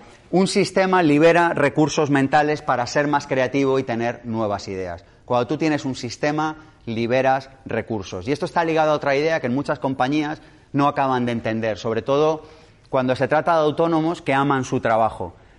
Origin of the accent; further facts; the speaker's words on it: California, United States; de donde yo vengo, de California